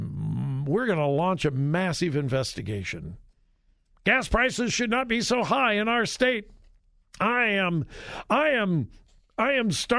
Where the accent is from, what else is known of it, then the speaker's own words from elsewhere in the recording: California, United States; My home state, my beloved home state of California, has the highest gas prices in America.